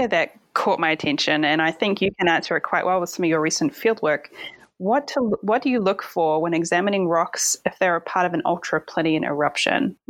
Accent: New Zealand; Growing up in New Zealand, the Taupo eruptions were of huge fascination to me.

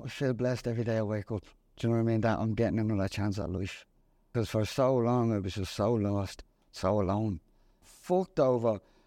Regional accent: Ireland; growing up in Ireland, in Dublin, Sligo, Galway

